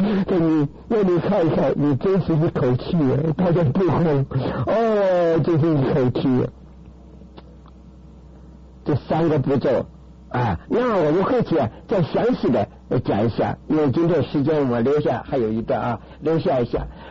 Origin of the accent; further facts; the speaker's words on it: China; now in United States; 我记得我刚刚来美国，我觉得很羞耻，什么讲到钱呢 ？Make money 就是在羞耻。我们中国人听说这搞钱那个是肮脏的很